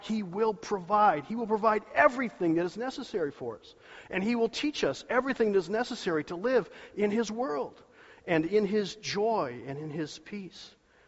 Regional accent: United States; But it's still great to be an American. So I'm an American.

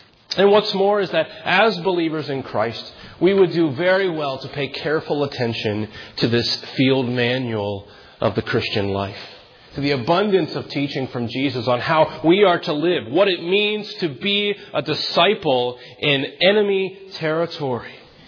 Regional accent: United States; As an American, I should know this stuff, shouldn't I?

